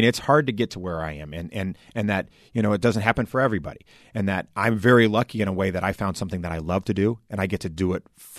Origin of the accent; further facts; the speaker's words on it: Nebraska, United States; I mean, I grew up in Nebraska, you know, I mean, I just remember, you know, you get maybe 3 minutes of early warning